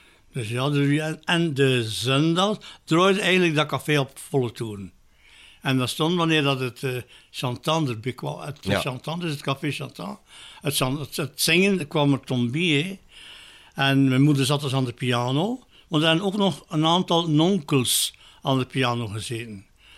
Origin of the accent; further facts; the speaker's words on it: Bruges, West Flanders, Belgium; born there; Dus in Sint-Anne, in Brugge natuurlijk. Was ik geboren, ook in de eerste van de tweede maand van 43.